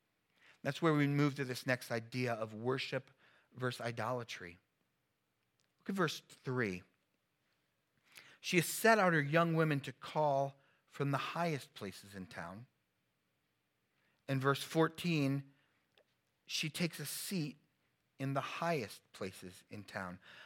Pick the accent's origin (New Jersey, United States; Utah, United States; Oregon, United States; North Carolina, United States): New Jersey, United States; maybe because I'm from Jersey and I've spent quite a bit of time in Philly and New York